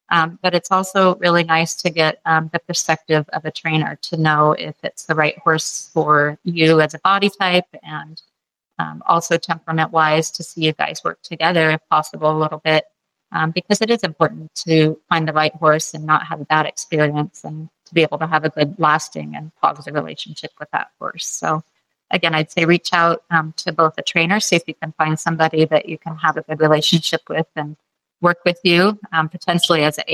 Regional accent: Canby, Oregon, United States; I grew up in Western Oregon in the Canby area, and my mom enabled me by getting me my first pony when I was 2 years old.

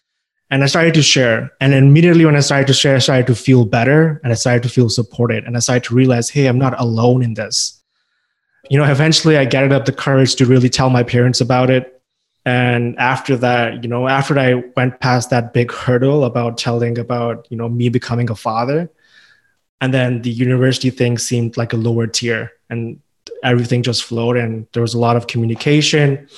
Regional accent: Pakistan; moved away as an adult; also born or lived in China; now in Canada; I'm originally from Pakistan. That's where I was raised. I was born in China. After I finished high school, I wanted to come to Canada to do my undergraduate degree.

